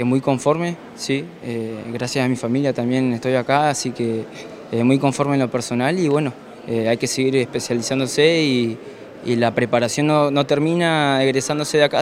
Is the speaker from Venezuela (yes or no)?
no; Argentina; como persona, como argentino, orgulloso de llevar la bandera nacional en los actos